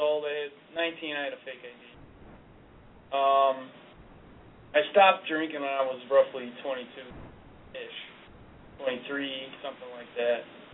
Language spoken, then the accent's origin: English; Chicago, Illinois, United States; I grew up in Chicago, so my dad wasn't around